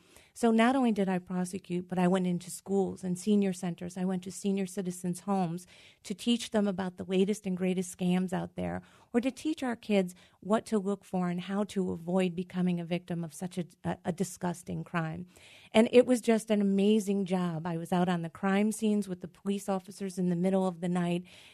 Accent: Scranton, Pennsylvania, United States; I moved back to my hometown of Scranton, and I took that job.

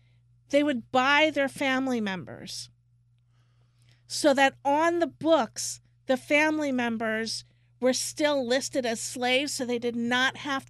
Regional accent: Guyana; my heritage is slaves. The other half is Indian indentured servants because I'm from Guyana.

